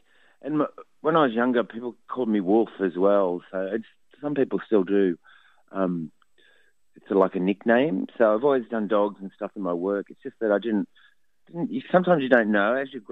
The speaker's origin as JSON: {"language": "English", "region": "New South Wales", "country": "Australia", "said": "Well, I'm a Narigo person, so we're the snow people, so we come from the Snowy Mountains area."}